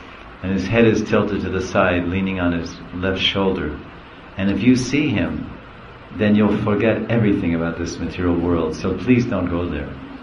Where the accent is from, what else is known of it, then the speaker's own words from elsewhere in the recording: New Jersey, United States; Where's your mother? I'm from New Jersey.